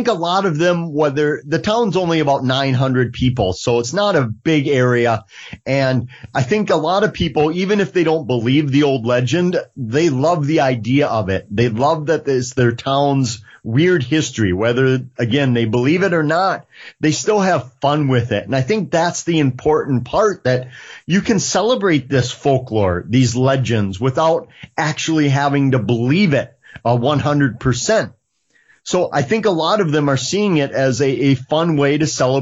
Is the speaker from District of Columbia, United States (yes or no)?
no; Eau Claire, Wisconsin, United States; I started putting programs together, conferences in my hometown of Eau Claire.